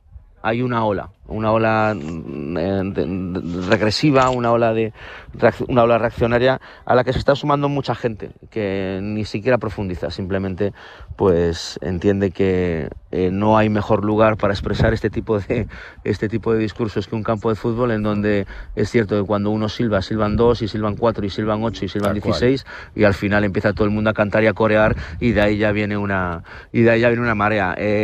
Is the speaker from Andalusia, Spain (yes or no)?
no; Galicia, Spain; y entonces me he perdido realmente en mi pueblo. Sí, hay procesiones, en Pontevedra son bastante conocidas, bastante famosas, en San Senso menos, pero las hay